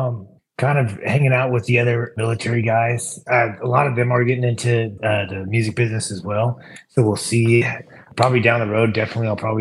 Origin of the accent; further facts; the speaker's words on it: Parsons, Kansas, United States; LeBec Community College in my hometown in Parsons, Kansas.